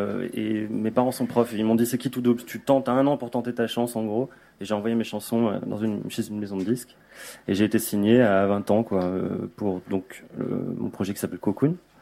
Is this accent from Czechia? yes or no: no; Clermont-Ferrand, Auvergne-Rhône-Alpes, France; 30 ans, je mesure 1m87, je suis né le 6 décembre 1984, j'ai grandi à Clermont-Ferrand.